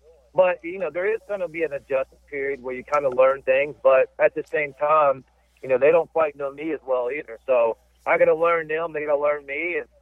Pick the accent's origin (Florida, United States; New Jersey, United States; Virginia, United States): Virginia, United States; But I'm from Virginia, and, you know, I worked at Virginia, worked at Virginia Tech